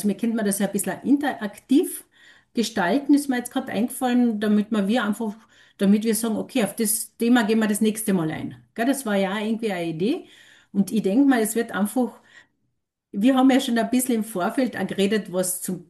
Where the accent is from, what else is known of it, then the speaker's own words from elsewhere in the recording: Carinthia, Austria; accent: Carinthian; wir bleiben einfach in unserem Dialekt, wie wir sprechen und dass wir vielleicht einmal so eine lustige Podcast-Folge machen mit den Kärntner, ja, Dialekten